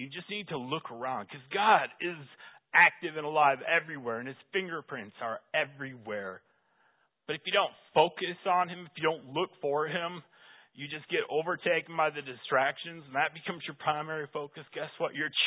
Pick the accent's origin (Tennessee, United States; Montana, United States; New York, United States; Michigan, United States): Michigan, United States; I know I grew up in Michigan, and people every year are pulled out by rip currents